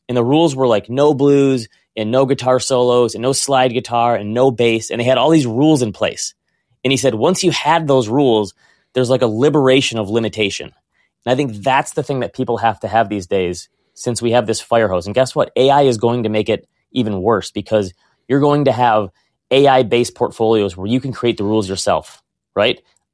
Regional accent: Michigan, United States; I'm from Michigan, so the … was a big thing for us here

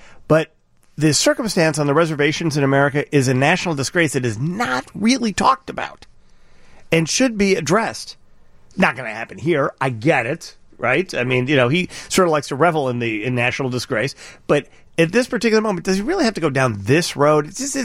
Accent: United States; But I do know this. I'm an American, and I care about those people based on their experience here for the last 100 years.

